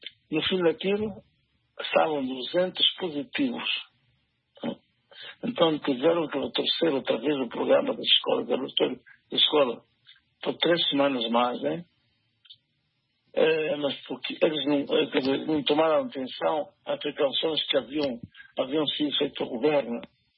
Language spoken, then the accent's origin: Portuguese; Ilha de Moçambique, Nampula, Mozambique; da parte de onde eu venho, São Paulo-Fiente, Ilha de Moçambique, concretamente, onde cresci, em Mussolini, onde nasci.